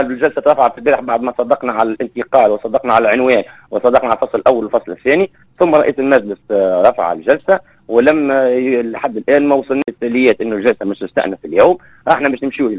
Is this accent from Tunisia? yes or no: yes; Tunisia; احنا نحكيو على روايحنا احنا كشعب تونسي وكدوله تونسيه